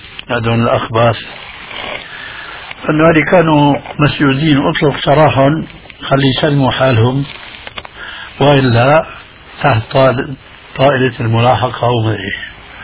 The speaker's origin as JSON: {"language": "Arabic", "town": "Damascus", "region": "Damascus Governorate", "country": "Syria", "said": "بواسطة بعض المعارف عندنا في دمشق"}